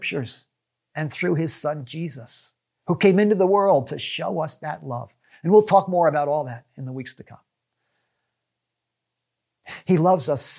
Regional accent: United States; And being an American, I couldn't help but think that while God certainly loved all the nations of the world, he had a special place in his heart for our nation.

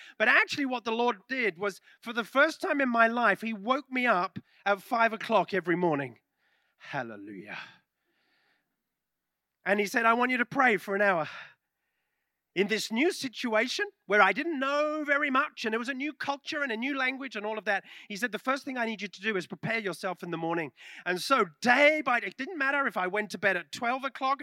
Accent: England, United Kingdom; I'm from England.

